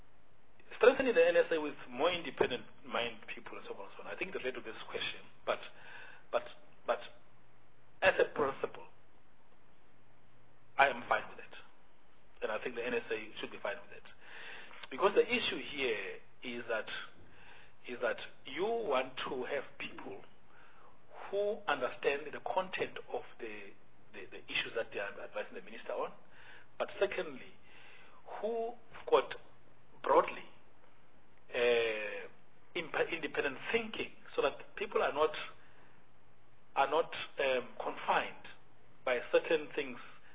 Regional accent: South Africa; I'm a South African

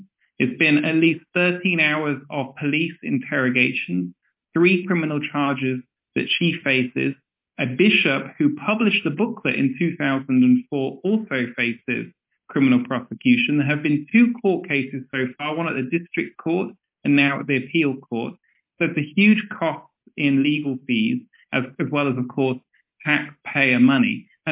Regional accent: United Kingdom; I'm a British solicitor.

